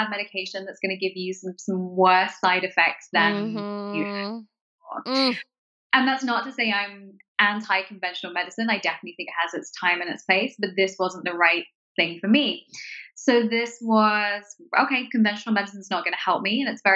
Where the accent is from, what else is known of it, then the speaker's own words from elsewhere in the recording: London, United Kingdom; now in Boston, United States; Yeah, so I'm originally from London. We've lived in Boston for 6 years. My base is here, and then I kind of split my time between here, New York, and London.